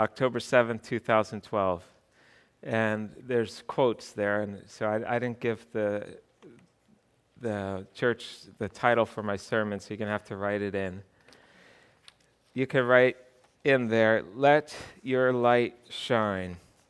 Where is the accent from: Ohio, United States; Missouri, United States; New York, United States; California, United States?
New York, United States; Huntington; also born or lived in Smithtown; I grew up in Huntington, but then when my father died in 1981, our family the next summer moved out here to Smithtown to my father's home